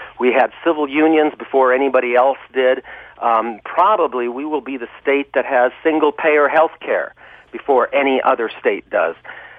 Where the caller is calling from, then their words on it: Burlington, Vermont, United States; I was born in Perryton, Texas, and I didn't grow up in Texas. But I have relatives, of course, from Texas.